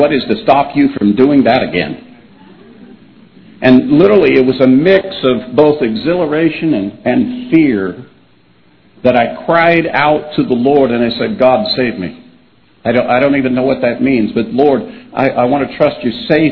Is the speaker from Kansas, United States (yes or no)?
yes; Kansas, United States; And when I grew up in Kansas, to get to go in the evening time to see a movie at the movie theater was like something that you planned